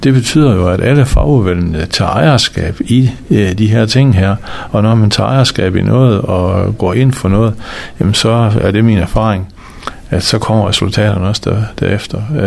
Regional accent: Sæby, North Denmark Region, Denmark; jeg kommer selv fra den gamle Sæby Kommune

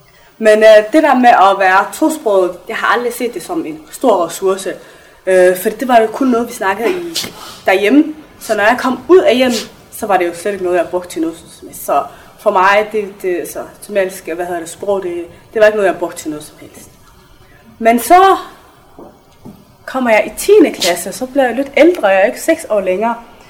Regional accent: Somalia; also born or lived in Skanderborg; now in Denmark; Det var som en resultat af borgerkrigen i Somalia, hvor jeg er fra.

